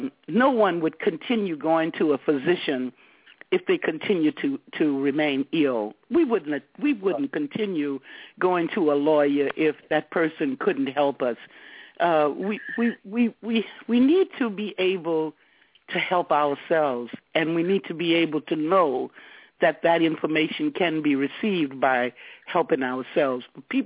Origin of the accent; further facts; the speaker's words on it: New Orleans, Louisiana, United States; I'm from New Orleans.